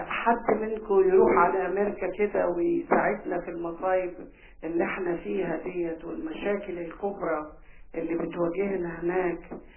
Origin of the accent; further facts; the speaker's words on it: Saudi Arabia; لا الاصل انا سعوديه صراحه